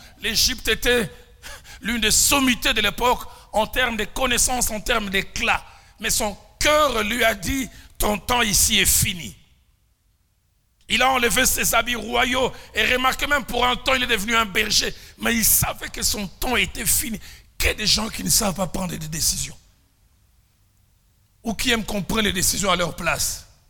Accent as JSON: {"language": "French", "region": "Kinshasa", "country": "DR Congo", "said": "J'étais allé visiter quelqu'un chez nous à Kinshasa, aux cliniques appelées Ngaliema."}